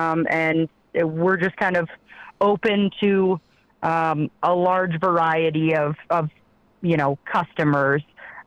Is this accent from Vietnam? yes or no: no; Iowa, United States; So, Nick is from Wisconsin. I'm from Eastern Iowa.